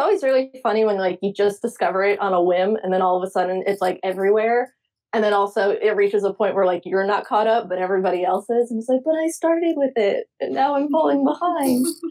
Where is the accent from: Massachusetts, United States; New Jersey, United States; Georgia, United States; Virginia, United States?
Massachusetts, United States; Franklin; Like I grew up in Franklin, Massachusetts, which I always say, you know, home of the nation's first public library.